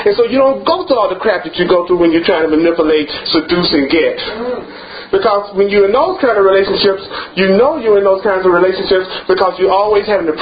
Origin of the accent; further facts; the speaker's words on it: the South, United States; And you know, I'm from the South. I love catfish.